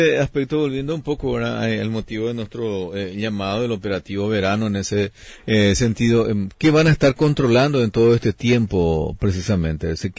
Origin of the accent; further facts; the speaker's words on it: Paraguay; así somos los paraguayos